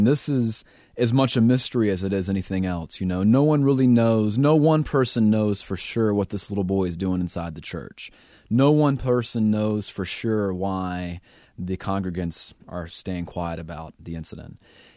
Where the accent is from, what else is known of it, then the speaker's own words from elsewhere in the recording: Gastonia, North Carolina, United States; You know, I'm a child of the 80s. So I was raised in Gastonia, and PTL, Jim and Tammy Faye Baker right next door, and Jerry Falwell and Jimmy Swaggart.